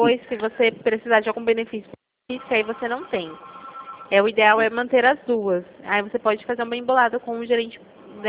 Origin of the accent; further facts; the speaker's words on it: Jundiaí, São Paulo, Brazil; Eu sou aqui de Jundiaí